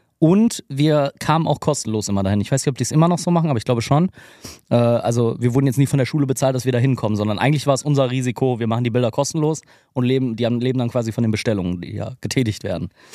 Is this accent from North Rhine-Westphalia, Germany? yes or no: yes; Bottrop, North Rhine-Westphalia, Germany; ich komme ja aus Bottrop.